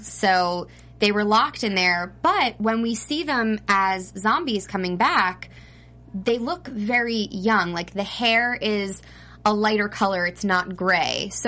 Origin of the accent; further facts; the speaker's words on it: New Jersey, United States; accent: Jersey; I am from New Jersey